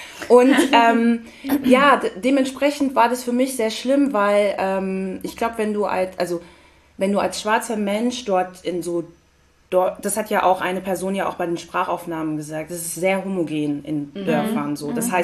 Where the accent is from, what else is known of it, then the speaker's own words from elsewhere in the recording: Frankfurt, Hesse, Germany; ich bin in Frankfurt geboren und habe in Sindlingen-Hattersheim so gelebt